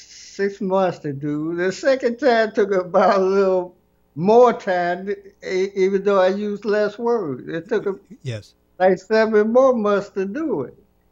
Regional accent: Chicago, Illinois, United States; born there; Well, I was born in Chicago, on the south side of Chicago, and I was raised up as a Baptist.

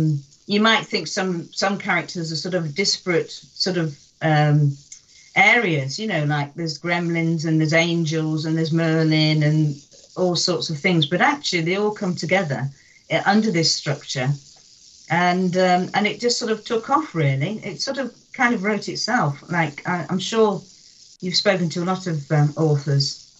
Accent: Harrogate, Yorkshire and the Humber, United Kingdom; also born or lived in Sheffield; Well, as you said, I live in Yorkshire, so I am a Yorkshire lass, and I was born in Sheffield, where I've come back to. And my family was pretty good. I'm one of five siblings, and we grew up in Harrogate.

